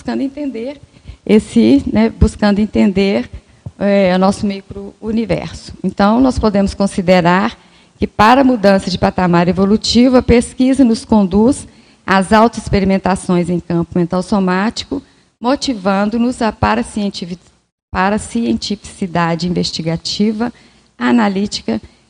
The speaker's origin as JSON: {"language": "Portuguese", "region": "Minas Gerais", "country": "Brazil", "said": "como boa mineira, né, ficamos todos ali, o que é isso, como é?"}